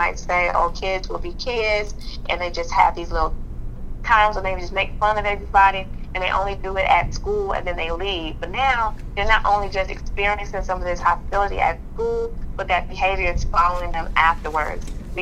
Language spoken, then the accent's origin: English; Chicago, Illinois, United States; You know, being born and raised in Chicago, I've been exposed to some of the great parts of it, as well as other areas that have a lot less resource.